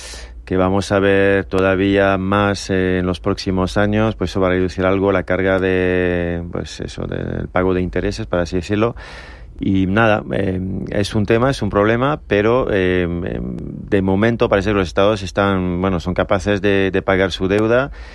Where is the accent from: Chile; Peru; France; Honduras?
France; accent: French; Spanish is a second language; Sí, con mi acento francés te puedo hablar de francés.